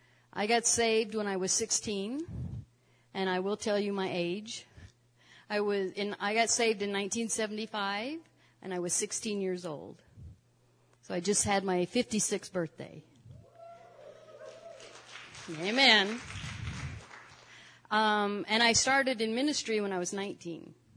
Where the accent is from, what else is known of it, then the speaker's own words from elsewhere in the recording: Idaho, United States; he was driving to my hometown in Idaho every other week and starting a Bible study.